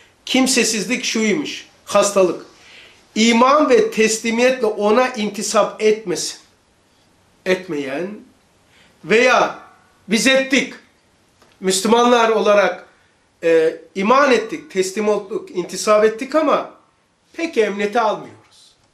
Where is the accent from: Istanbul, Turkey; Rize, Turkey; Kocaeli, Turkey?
Rize, Turkey; Şimdi mesela ben Rizeliyim ama en fazla 11 sene kalmış.